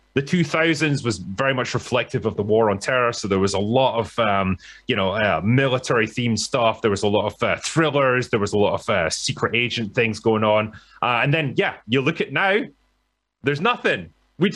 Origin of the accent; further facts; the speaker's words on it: United Kingdom; as a Brit